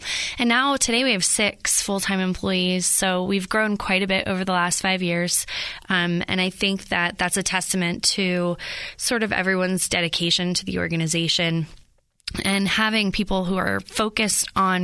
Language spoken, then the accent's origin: English; New Jersey, United States; I'm originally from New Jersey, and I studied theater performance and direction